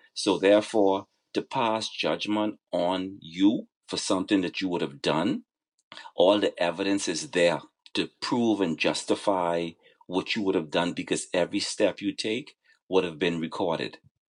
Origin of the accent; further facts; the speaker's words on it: Bahamas; born there; My parents came from Haiti. I was born in the Bahamas.